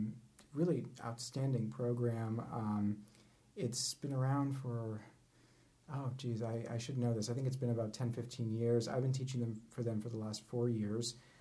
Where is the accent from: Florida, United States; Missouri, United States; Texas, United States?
Florida, United States; South Florida. I've moved a ton there.